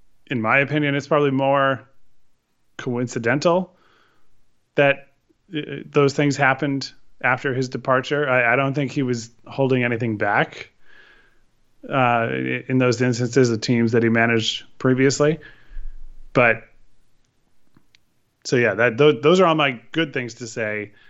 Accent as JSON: {"language": "English", "region": "Connecticut", "country": "United States", "tie": "born or raised there", "said": "for me growing up in Connecticut"}